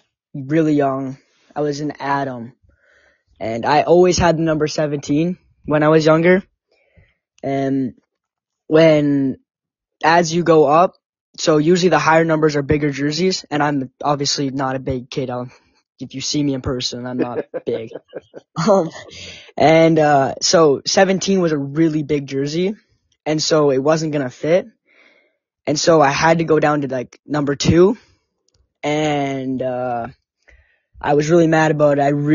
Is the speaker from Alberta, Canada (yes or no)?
yes; Airdrie, Alberta, Canada; now in Great Falls, United States; I'm from Airdrie, Alberta. It's like Calgary, but 15 minutes away from Calgary. It's just a smaller town.